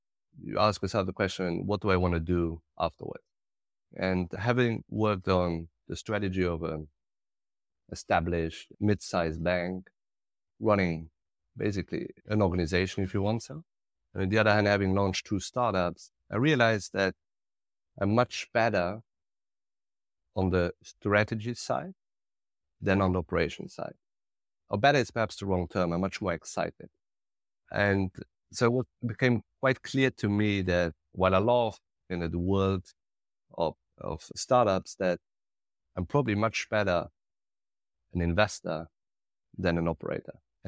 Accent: Luxembourg City, Luxembourg; English is a second language; I'm also born and raised in Luxembourg City, and as many Luxembourgers, obviously lived around many places around the world.

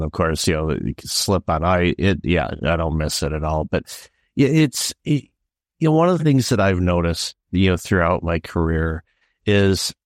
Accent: Detroit, Michigan, United States; also born or lived in Chicago; And, you know, I grew up in Detroit and worked and lived in Chicago for 6 years.

